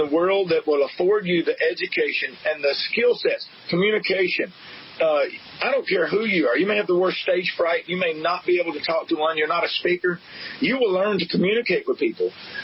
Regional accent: Nashville, Tennessee, United States; born there; See, I was born in Nashville.

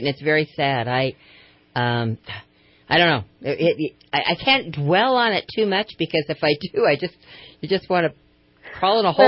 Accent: Idaho, United States; My parents were Democrats. I was born and raised in Idaho

